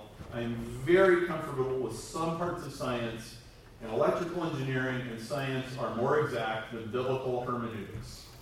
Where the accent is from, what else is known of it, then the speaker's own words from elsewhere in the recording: Chicago, Illinois, United States; I'm delighted that you're here. I'm from Chicago.